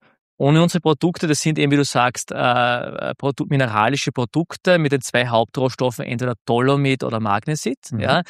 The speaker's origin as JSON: {"language": "German", "town": "Knittelfeld", "region": "Styria", "country": "Austria", "tie": "born or raised there", "said": "Was für mich immer klar war, Heimat in Knittelfeld"}